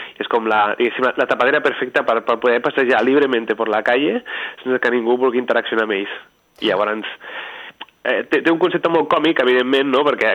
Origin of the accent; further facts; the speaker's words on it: Calella, Catalonia, Spain; soc de Calella de la Costa, que Calella de Palafrugell també té costa, però Calella és millor perquè Calella és com una semiciutat